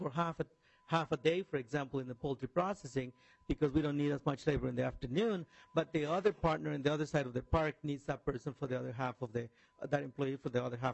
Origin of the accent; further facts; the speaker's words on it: Guatemala; English is a second language; now in Northfield, United States; I live in Northfield, Minnesota. I'm from Guatemala.